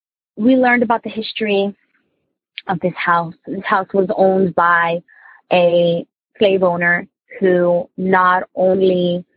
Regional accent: New Jersey, United States; Hey, Tony and the gang. I'm from Jersey.

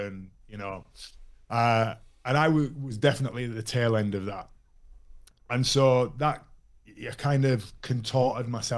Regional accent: Yorkshire and the Humber, United Kingdom; I grew up in, as you can probably tell by my accent, I grew up in the north of England, West Yorkshire. Grew up through the 90s, and it was very much small town vibes.

